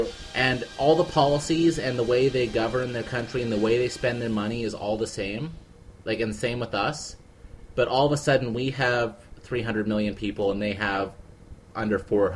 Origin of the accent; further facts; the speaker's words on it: Canada; we're still Canadian, eh? Take off, you hosers.